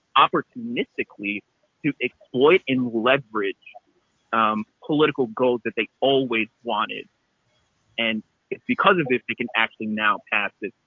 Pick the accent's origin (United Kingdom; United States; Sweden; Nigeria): United States; Queens, New York; I'm from Queens. How's everybody doing?